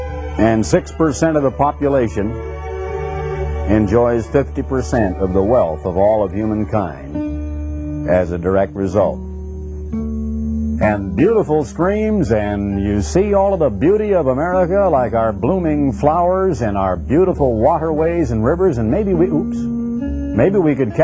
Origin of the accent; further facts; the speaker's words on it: Oregon, United States; You know, I was born in Oregon. I had the opportunity as a boy to pedal a bicycle just out of the environs of a small town of about 25,000